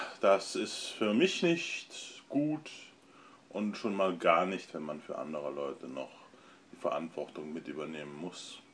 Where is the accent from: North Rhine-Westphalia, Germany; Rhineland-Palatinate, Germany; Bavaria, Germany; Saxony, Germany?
Rhineland-Palatinate, Germany; Trier; Und wir kommen ja hier aus der Trierer Ecke